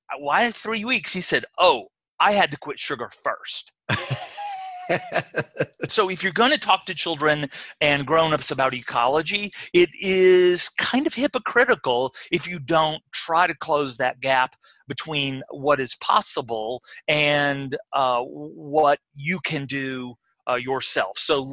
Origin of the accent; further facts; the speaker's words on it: Florence, Alabama, United States; Okay, so I grew up in Northwest Alabama, which is pretty close to where I still live, Frog Pond. I grew up in Florence, Alabama, sister city, Florence, Italy.